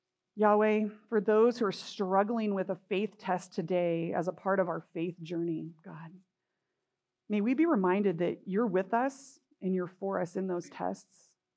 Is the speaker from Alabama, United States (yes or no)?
no; California, United States; We're from California. We love guacamole.